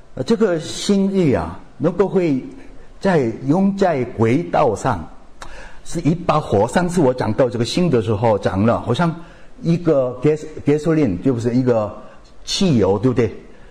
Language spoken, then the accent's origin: Chinese; South Korea; Chinese is a second language; 我们韩国人说金亲相见了